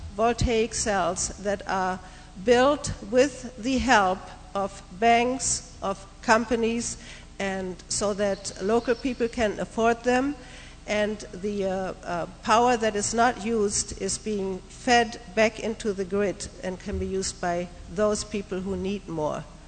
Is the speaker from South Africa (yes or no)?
no; Germany; now in United States; I've lived in the state now for 45 years, but you can tell I was not born here and I did not grow up here. And I came over here from Germany